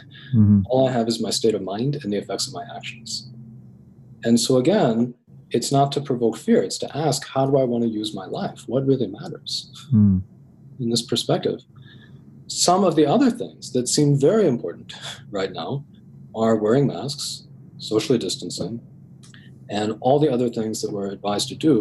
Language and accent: English; United States; I'm speaking especially right now as an American, in terms of the United States.